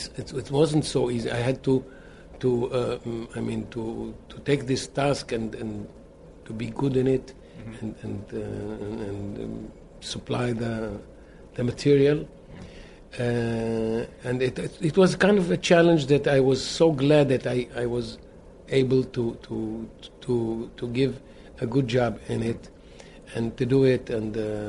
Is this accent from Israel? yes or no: yes; Israel; we are from Israel, remote Israel